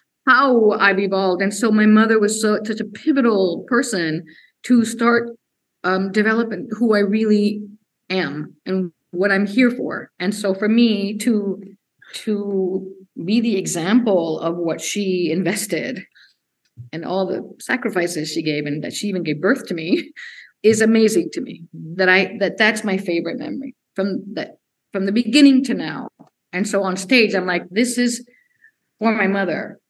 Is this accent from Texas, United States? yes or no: yes; Laredo, Texas, United States; I grew up in Laredo, Texas. There's not, in the 70s, was not a lot of theater, but the little theater.